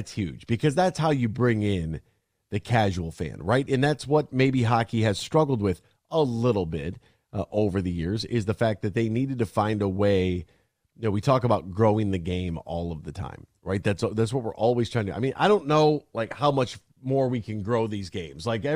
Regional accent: Michigan, United States; I know I always had it as a kid growing up in Southeast Michigan.

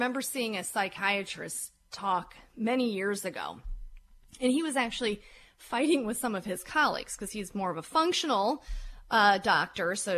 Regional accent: Michigan, United States; being that I'm from Michigan, so in Michigan you have, you know, you have cherry season and then you have apple season.

